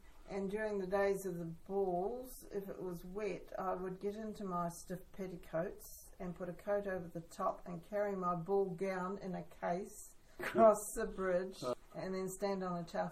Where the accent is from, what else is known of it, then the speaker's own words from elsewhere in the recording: South Island, New Zealand; And at that stage, because we came from the South Island, I only have one sister